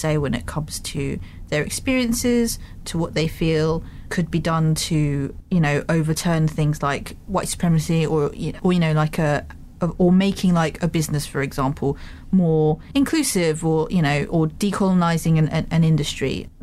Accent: Malaysia; And I get quite a lot of questions of like, where are you from? Oh yeah, no, my wife's from there as well. And I'm just like, that's really not relevant. Can I get off the phone now? So there was this one instance where this guy was just like, oh my God, my wife's also from Malaysia.

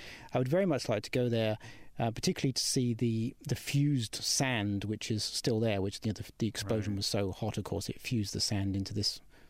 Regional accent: United Kingdom; as a British person

